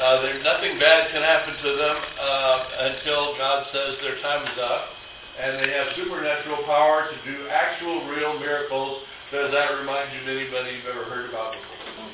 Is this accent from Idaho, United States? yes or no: yes; Idaho, United States; We used to have a lot of it when I was growing up in Idaho.